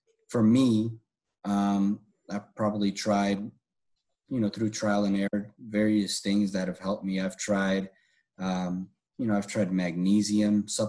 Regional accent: Chicago, Illinois, United States; moved away as an adult; now in Oklahoma City, United States; I'm from Chicago, born and raised in Chicago, but I moved to Oklahoma City about 3.5 years ago.

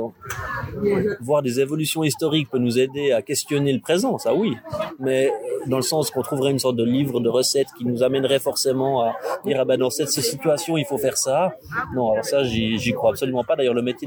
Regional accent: Switzerland; born there; Je suis suisse parce que j'y suis né, mais j'ai pas d'attachement spécifique. J'ai un attachement parce que je suis né en Suisse.

